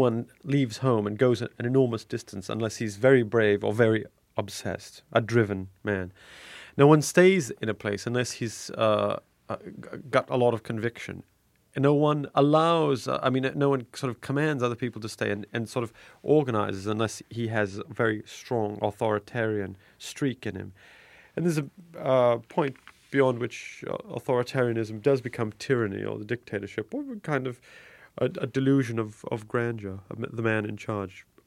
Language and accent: English; United States; In fact, I'm an American through and through. I love it here.